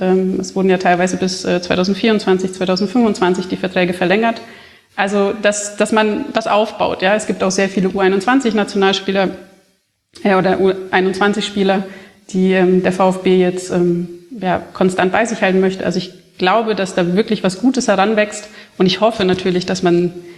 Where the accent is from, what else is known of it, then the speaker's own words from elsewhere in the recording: Bavaria, Germany; Also ich komme ja nicht aus der Gegend. Also ich bin ja hier in Bayern aufgewachsen